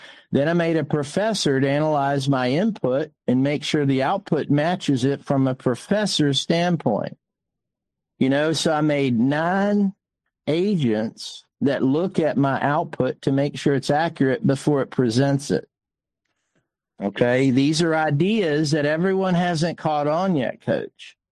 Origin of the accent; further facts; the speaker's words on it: India; I'm not a big green person, but I'm Indian.